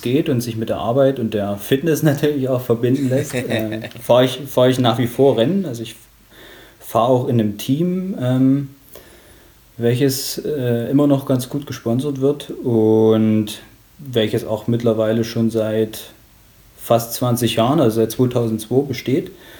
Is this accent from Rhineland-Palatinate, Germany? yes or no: no; Bautzen, Saxony, Germany; now in Dresden, Germany; Das ist gar nicht so weit weg von Dresden, wo ich jetzt wohne. Und zwar ist das eine Kleinstadt im ostsächsischen Raum namens Bautzen. Mhm. Und ja, dort bin ich aufgewachsen, zur Schule gegangen